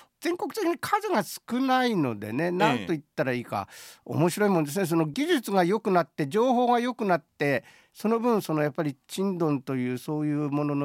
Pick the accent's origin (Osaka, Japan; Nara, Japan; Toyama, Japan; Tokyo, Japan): Toyama, Japan; born there; 私だからなんというんでしょう、西町の生まれなのでね、